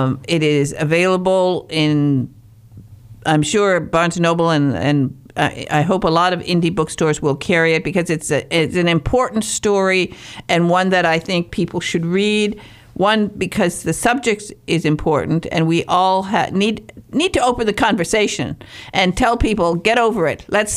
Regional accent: Michigan, United States; moved away as an adult; also born or lived in England; when I was 21 years old, I moved from Michigan to England, and I bought a 400-year-old cottage in a little village.

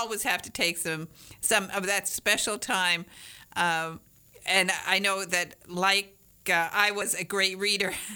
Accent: Michigan, United States; And, of course, I'm from northern Michigan

